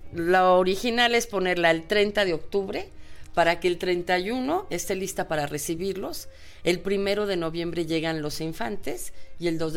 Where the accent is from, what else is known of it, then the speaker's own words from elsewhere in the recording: Mexico; una de nuestras grandes tradiciones, que nos identifica como mexicanos